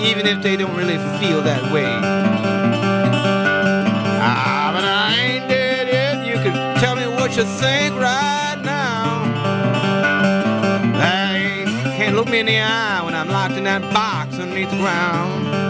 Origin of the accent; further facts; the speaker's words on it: Austin, Minnesota, United States; now in Duluth, United States; I grew up in Austin, Minnesota. I moved to Minneapolis, and I love Minneapolis. But when I moved to Duluth in the late 90s